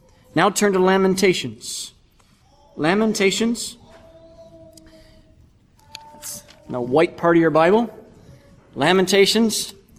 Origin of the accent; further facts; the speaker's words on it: Kitchener, Ontario, Canada; I'm from Kitchener, Ontario, Canada.